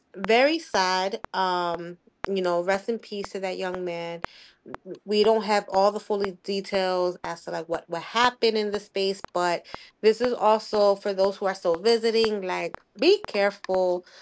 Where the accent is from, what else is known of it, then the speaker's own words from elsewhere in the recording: Camden, New Jersey, United States; I'm from Camden, and I know better than to go into certain areas, even though I am from South Camden.